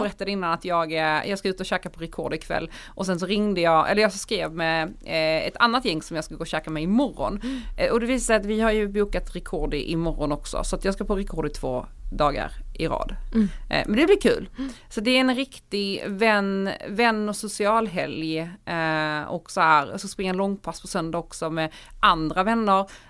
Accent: Ystad, Skåne, Sweden; Vi hade ju bara handboll, då jag är från Ystad.

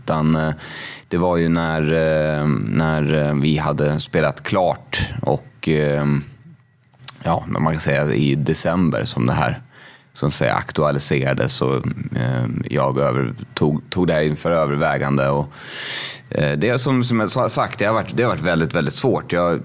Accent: Uppsala, Uppsala County, Sweden; Ja, men jag är ju från Uppsala liksom.

